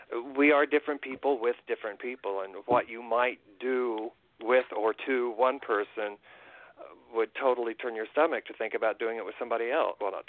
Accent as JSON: {"language": "English", "region": "Indiana", "country": "United States", "said": "I'm from Indiana. I hate asking people for money."}